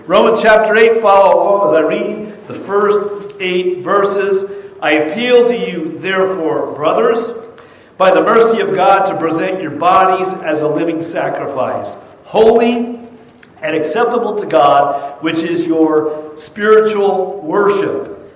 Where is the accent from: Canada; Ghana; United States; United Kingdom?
United States; New Jersey; And you know, I'm from Jersey, I don't care.